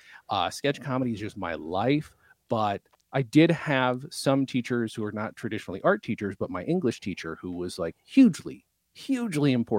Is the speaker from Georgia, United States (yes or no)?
no; New York, United States; born or raised there; also born or lived in England / Germany